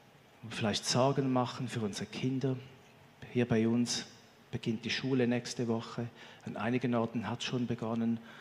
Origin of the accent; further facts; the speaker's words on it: Switzerland; Romain Mottier zum Beispiel auch bei uns in der Schweiz.